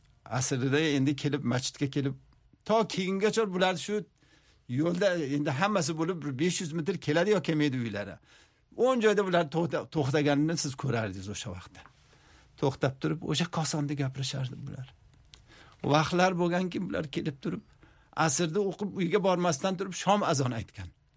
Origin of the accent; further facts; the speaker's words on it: Kunduz, Kunduz Province, Afghanistan; xususan men Qunduzda voyaga yetganman. O'sha yerda tug'ilib, katta bo'lib, o'qigandan keyin ham borib o'qituvchi bo'lganman o'sha yerda.